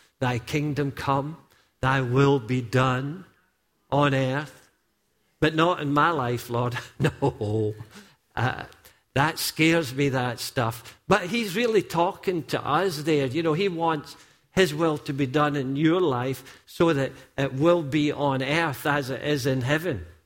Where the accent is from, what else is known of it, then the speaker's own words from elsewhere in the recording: Dungarvan, Munster, Ireland; when I was running from Dungarvan to Co-Winning here to deliver milk with a co-milkman at 6 o'clock in the morning as a wee schoolboy, running from there to there and then back to Dungarvan to go back and get ready for school.